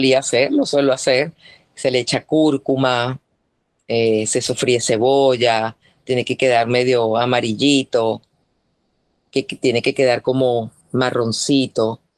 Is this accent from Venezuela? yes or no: yes; Venezuela; que para nosotros es como un orgullo mantener esas costumbres como venezolana.